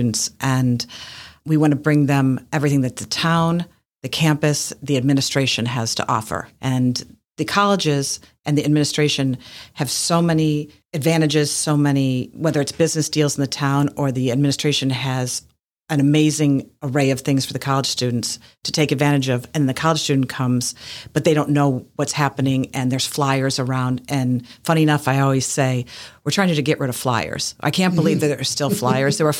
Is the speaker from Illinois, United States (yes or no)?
yes; Chicago, Illinois, United States; I'm originally from Chicago